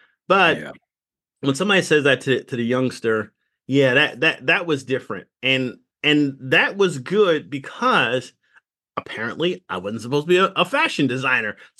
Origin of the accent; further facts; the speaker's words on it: South Carolina, United States; No, I grew up around Parris Island. You cannot tell me nothing about that nonsense.